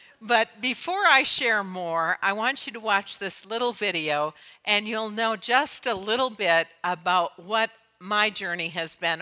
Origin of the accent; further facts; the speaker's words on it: Michigan, United States; I grew up in Michigan, and so I do know snow